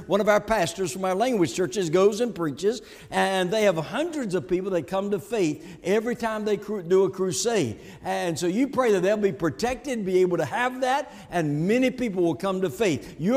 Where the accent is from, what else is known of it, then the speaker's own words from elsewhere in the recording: Pleasant Garden, North Carolina, United States; I'm from Pleasant Garden, and so our ground literally was covered, and the house was covered.